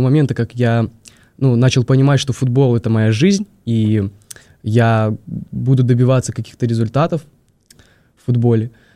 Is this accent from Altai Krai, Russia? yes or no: no; Novosibirsk, Novosibirsk Oblast, Russia; Я родом из Новосибирска, и в 4 года меня моя мама привела на футбол первый раз.